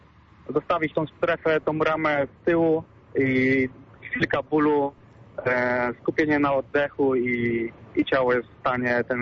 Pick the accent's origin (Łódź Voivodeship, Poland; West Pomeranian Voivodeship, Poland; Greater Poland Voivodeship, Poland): West Pomeranian Voivodeship, Poland; Świnoujście; Ja pochodzę z Świnoujścia